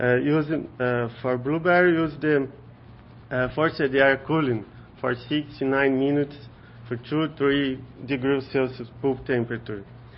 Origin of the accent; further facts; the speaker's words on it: Sergipe, Brazil; English is a second language; I'm from Brazil, Sergipe University, Federal University of Sergipe, Brazil.